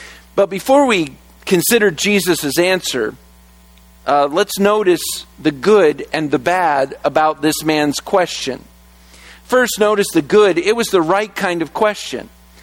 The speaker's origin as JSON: {"language": "English", "region": "Virginia", "country": "United States", "tie": "born or raised there", "said": "If you grew up in church, I grew up in church in Virginia"}